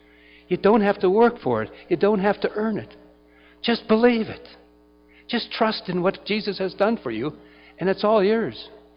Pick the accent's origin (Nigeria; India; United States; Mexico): United States; Tennessee; I'm from Tennessee. I know about that too.